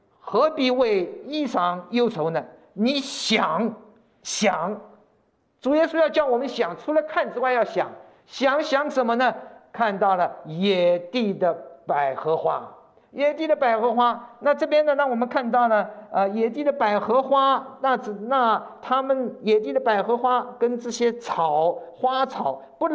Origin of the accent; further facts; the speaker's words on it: Shanghai, China; 那我一个月就在回到了我的家乡了。我是生在上海，所以到上海一个月住在那边。